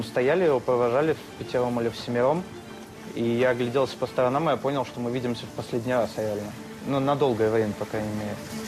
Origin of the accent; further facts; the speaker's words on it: Russia; moved away as an adult; now in Almaty, Kazakhstan; Могу вспомнить вообще первые пять минут, когда я выехал из России.